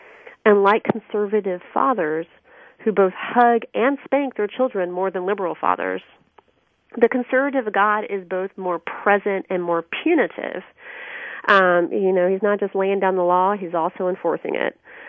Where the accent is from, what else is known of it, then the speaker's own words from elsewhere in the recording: the South, United States; And I'm very interested in religious culture growing up in the South, where I was raised Methodist, which is a mainline liberal Protestant tradition, but I was surrounded by Baptists